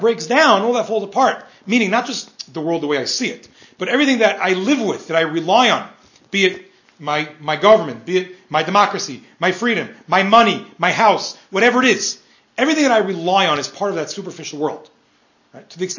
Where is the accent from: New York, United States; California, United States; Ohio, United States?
New York, United States; now in Denver, United States; I grew up in New York, right? And I live in Denver.